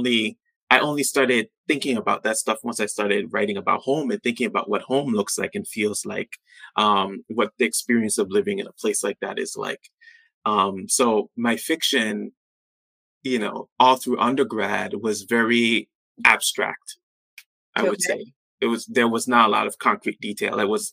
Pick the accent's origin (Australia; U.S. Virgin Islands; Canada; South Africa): U.S. Virgin Islands; St. Thomas; You know, growing up on St. Thomas, you know, it's only, you know, 38 square miles.